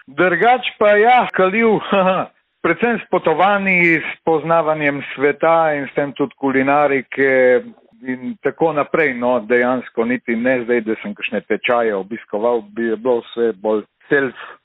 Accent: Ajdovščina, Gorizia, Slovenia; Rojen in vzgojen v Vipavski dolini, Ajdovc oziroma iz ceste pri Ajdovščini.

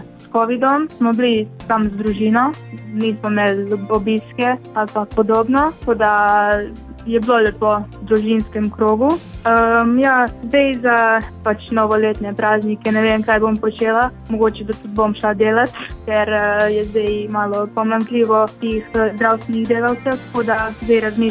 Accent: Bosnia & Herzegovina; now in Slovenia; Ma večinoma poslušam, ker sem iz Bosne, poslušam to balkansko

